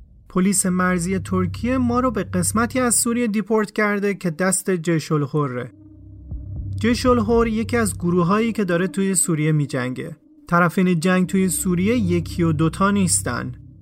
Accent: Iran; میتونست بفهمه که ما ایرانی هستیم و سوری نیستیم

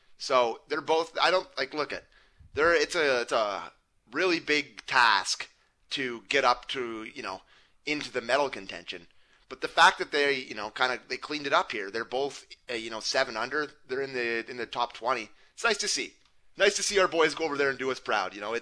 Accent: Canada; I'm not saying this because I'm Canadian and biased.

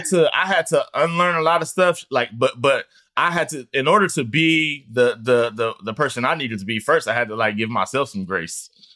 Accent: Oakland, California, United States; Not to mention, like, I was raised in East Oakland. So I knew what I knew wasn't good.

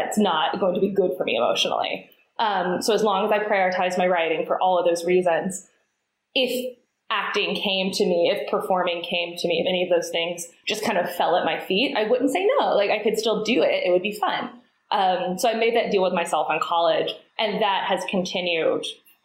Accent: Chattanooga, Tennessee, United States; I grew up in Chattanooga in Tennessee.

